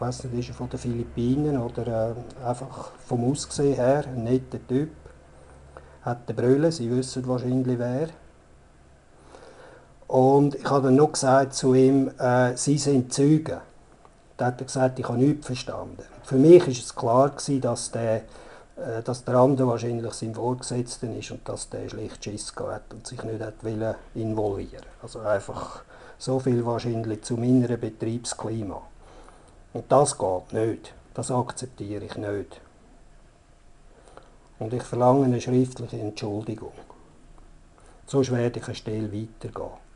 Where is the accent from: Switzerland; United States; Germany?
Switzerland; Und als Schweizer Bürger, auch überhaupt als Bewohner von dem Land